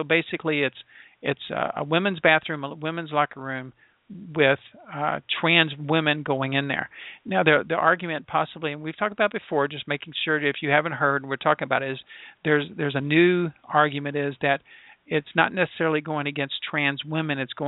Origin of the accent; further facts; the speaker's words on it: Indiana, United States; Again, I'm from Indiana, so I didn't, wasn't part of the vote.